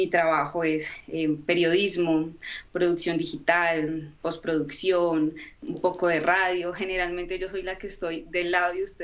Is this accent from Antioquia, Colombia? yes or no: no; Bogotá, Colombia; born there; hago parte de la bella Colombia, del bello país de Colombia, nací en Bogotá, la capital de Colombia, hablo del norte, vivo al norte de Bogotá, se puede decir que no con la capital como tal, pero sí en la sabana